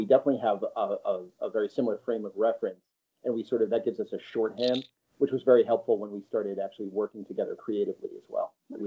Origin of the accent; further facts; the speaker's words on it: Sag Harbor, New York, United States; which is a couple towns over from where I grew up in Sag Harbor, New York.